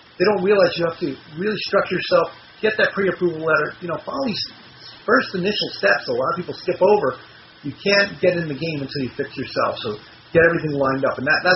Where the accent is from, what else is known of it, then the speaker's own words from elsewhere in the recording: Philadelphia, Pennsylvania, United States; I'm from Pennsylvania. It's a different world up there, Philadelphia area.